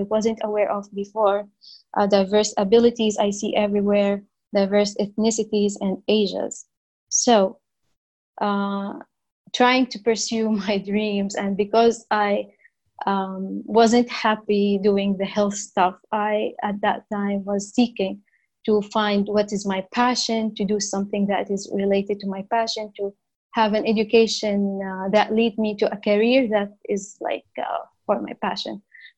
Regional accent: Saudi Arabia; English is a second language; I am a woman, a Muslim, Arab. I'm obviously from Saudi Arabia. Mm-hmm. I am a mom of two kids. I'm physically able. And I am an Arabic and English speaker. I am heterosexual.

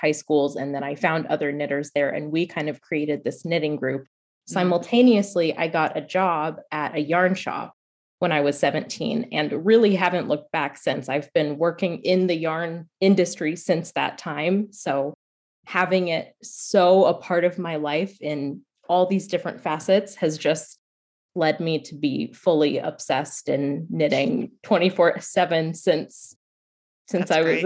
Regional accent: Oregon, United States; also born or lived in New York / Germany; So I grew up on the West Coast. I mostly lived in Oregon for most of my life and then moved to New York for grad school.

